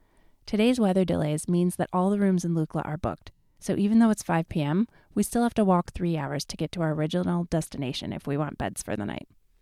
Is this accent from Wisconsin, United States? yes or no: no; New York, United States; I'm a little taken aback by her frankness, and as a New Yorker, also a bit skeptical that she's just a cranky old lady.